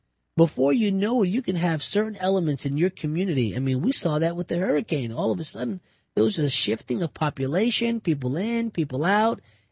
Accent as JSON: {"language": "English", "region": "New Jersey", "country": "United States", "tie": "born or raised there"}